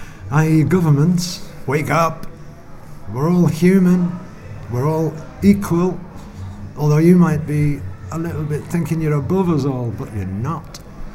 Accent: Wales, United Kingdom; from Wales.

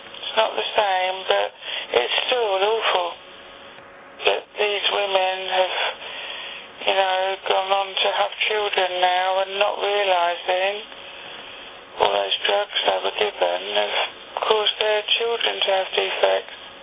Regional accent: London, United Kingdom; also born or lived in Isle of Wight; And then I was on the Isle of Wight for a few years, and that really slowed my accent down. But I'm a Londoner, like Teresa

